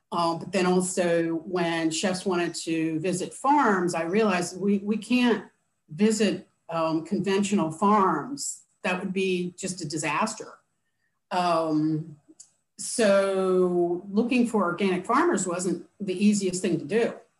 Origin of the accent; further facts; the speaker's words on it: Washington, District of Columbia, United States; I grew up in Washington, D.C., so that's what you do.